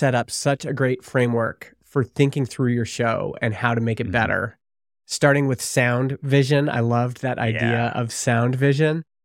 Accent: Vernon, British Columbia, Canada; it's from … my hometown of Vernon, BC.

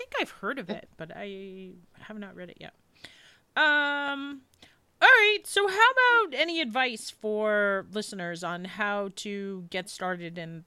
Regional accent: New York, United States; I always think about all those, you know, growing up outside of New York, when you go into New York City, there's flowers on almost every corner.

